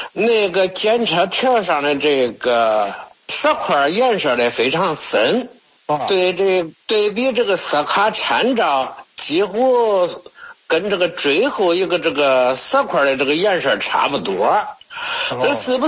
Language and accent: Chinese; Henan, China; 哎，我家是河南的。